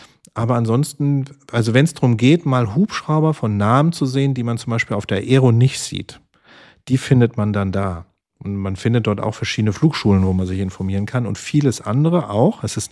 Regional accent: Hesse, Germany; bei uns in Hessen

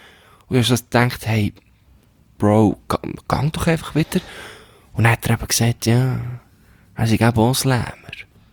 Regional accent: Switzerland; ich bin Schweizer

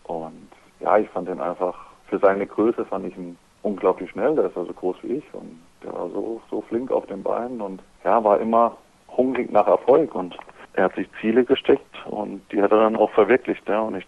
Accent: Freiburg, Baden-Württemberg, Germany; also ich und meine Frau, wir kommen ja beide aus Freiburg. Wir sind jetzt eben wegen dem Handball hierher gezogen.

